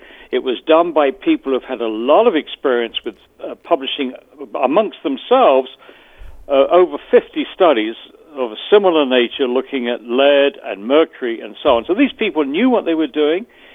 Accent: Brighton, South East England, United Kingdom; I was born in Sussex, and I spent my wicked years, my teens, in Brighton.

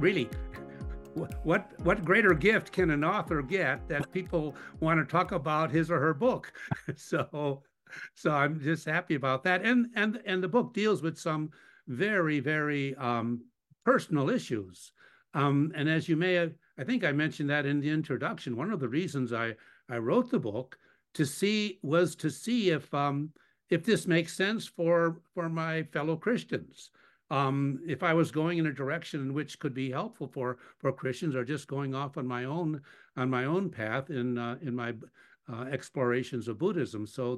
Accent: Chicago, Illinois, United States; I grew up in the Roman Catholic tradition, back in Chicago, where I'm originally from.

